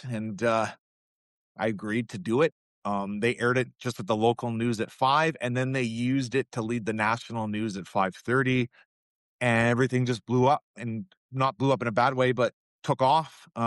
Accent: Vancouver, British Columbia, Canada; so I'm from Canada, Vancouver. That's where I grew up. Lived all over the west coast of Canada, up in the Pacific Northwest.

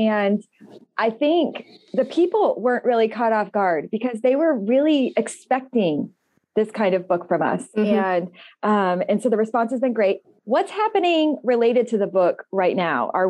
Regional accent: England, United Kingdom; accent: Northern; And I have a Northern accent.

